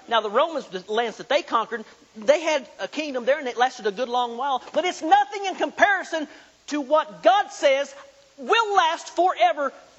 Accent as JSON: {"language": "English", "region": "Oklahoma", "country": "United States", "said": "I'm from Oklahoma."}